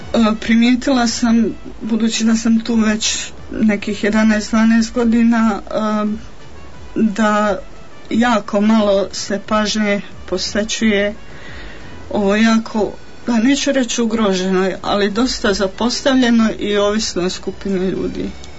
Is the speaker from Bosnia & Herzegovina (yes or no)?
yes; Livno, Federation of Bosnia and Herzegovina, Bosnia & Herzegovina; moved away as an adult; now in Vareš, Bosnia and Herzegovina; rođena Livanjka, živjela u Livnu 30 godina